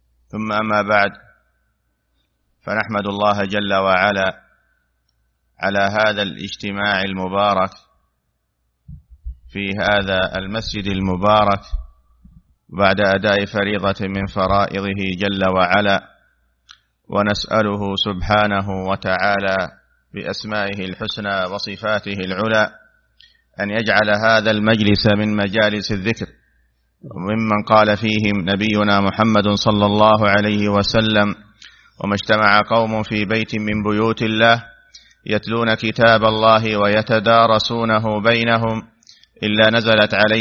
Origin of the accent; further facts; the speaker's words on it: Saudi Arabia; بلادنا المملكة العربية السعودية